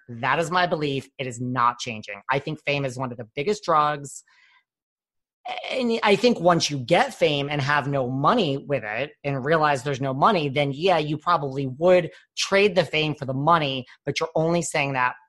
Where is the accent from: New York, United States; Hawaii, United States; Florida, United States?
New York, United States; well, I was going to say after feeling I'm from the New York area.